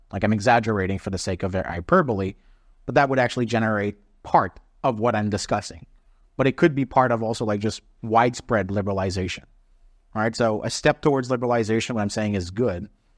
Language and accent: English; Canada; I'm Canadian.